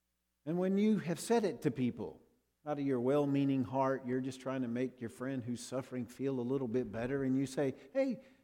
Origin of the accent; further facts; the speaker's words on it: the South, United States; But since I'm from the South, we'll go with a priori, right?